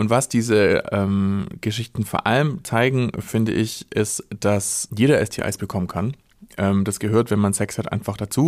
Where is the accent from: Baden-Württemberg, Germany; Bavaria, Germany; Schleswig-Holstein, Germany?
Baden-Württemberg, Germany; Stuttgart; ich bin auch aus Stuttgart und auch schwul und auch in der Szene unterwegs.